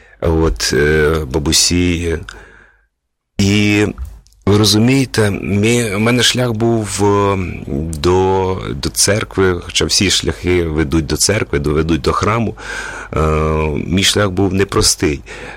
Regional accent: Nemyrivka, Khmelnytskyi Oblast, Ukraine; born there; Я народився на Хмельниччині, Старокостянтинівський район, село Немирівка.

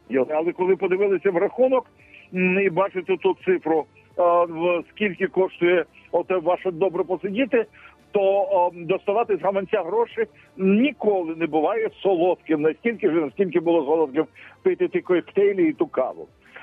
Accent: Odesa, Odesa Oblast, Ukraine; я одесит, мій тато моряк

